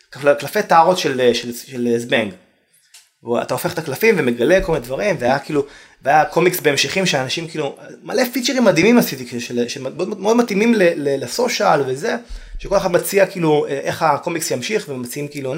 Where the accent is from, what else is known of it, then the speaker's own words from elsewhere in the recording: Kiryat Shmona, Northern District, Israel; ואני גם חשבתי שאני הכי התחתית, אני כאילו בא מקריית שמונה.